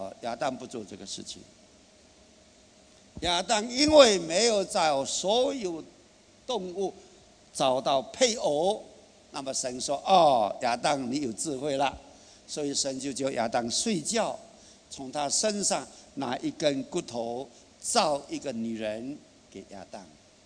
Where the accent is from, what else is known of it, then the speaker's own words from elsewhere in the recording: China; 但是我们中国人都知道人死了灵魂还在